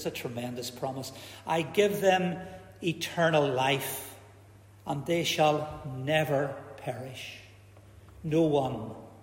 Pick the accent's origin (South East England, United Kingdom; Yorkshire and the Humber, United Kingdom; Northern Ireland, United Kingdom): Northern Ireland, United Kingdom; Belfast; I spent some of my teenage years growing up in East Belfast